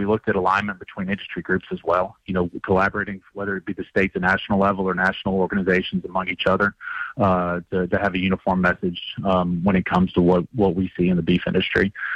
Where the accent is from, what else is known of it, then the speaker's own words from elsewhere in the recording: Kentucky, United States; Yeah, so I'm from Kentucky